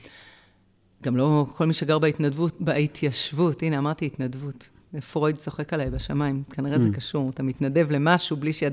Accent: Jerusalem, Jerusalem District, Israel; אני גדלתי בעיר כל חיי, גדלתי בירושלים, אני לא מכירה את המציאות הזאת של התיישבות.

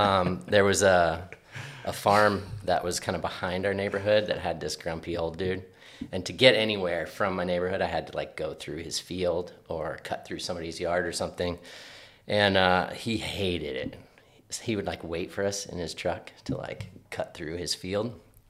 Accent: Winston-Salem, North Carolina, United States; also born or lived in Knoxville, Tennessee; So born in Knoxville, Tennessee. Mm. Yep, from the southeast. And then I'd say when I was about six, I moved to North Carolina, just outside of Winston-Salem, the cigarette capital of the world, if you didn't know.

